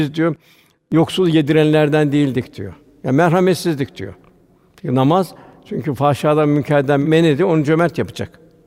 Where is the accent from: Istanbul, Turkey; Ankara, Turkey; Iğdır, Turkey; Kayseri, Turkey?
Istanbul, Turkey; Bugün de tabii biz İstanbul'da büyüdük. Orada eskiden lokanta önünde bir perde olurdu. Meşhur lokantalar vardı. Sirkeci'de, Beyoğlu'nda filan önüne bir perde olurdu.